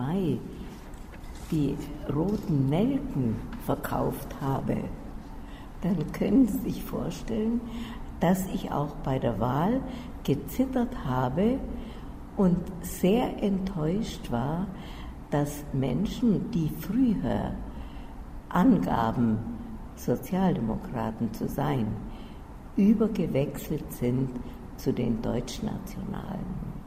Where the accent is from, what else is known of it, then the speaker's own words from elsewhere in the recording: Schreckenstein, Ústí nad Labem Region, Czechia; moved away; Einerseits mit viel Wehmut, andererseits gerne, weil ich ja meine alte Heimat geliebt habe und sie gerne wiedergesehen habe.